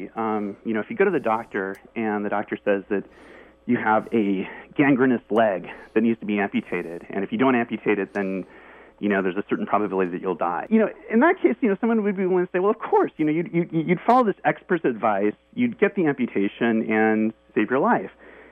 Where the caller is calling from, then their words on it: San Francisco, California, United States; San Francisco.